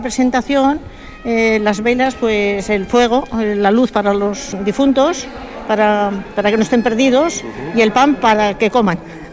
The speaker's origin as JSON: {"language": "Spanish", "town": "Subijana", "region": "Basque Country", "country": "Spain", "tie": "born there", "said": "Yo soy nacida en Subijana"}